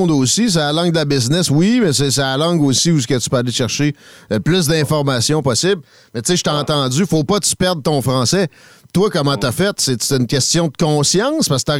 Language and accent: French; Quebec, Canada; je suis québécois